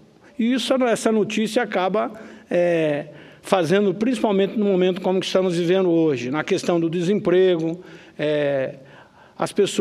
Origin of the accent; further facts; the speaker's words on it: Mato Grosso, Brazil; no meu estado, o estado do Mato Grosso.